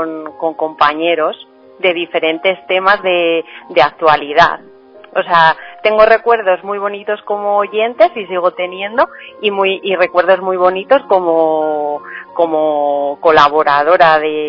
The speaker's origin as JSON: {"language": "Spanish", "town": "Guijuelo", "region": "Castile and León", "country": "Spain", "tie": "born or raised there", "said": "Pues Radio Guijuelo significa para mí pues volver a mi pueblo, a mi tierra, a mis recuerdos en mi primera etapa laboral"}